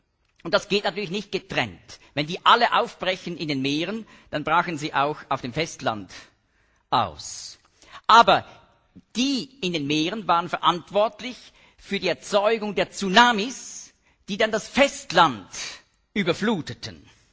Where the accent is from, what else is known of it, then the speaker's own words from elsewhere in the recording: Switzerland; Das stellt auch alle Schweizer Berge in den Schatten, ja? Das sage ich als Schweizer.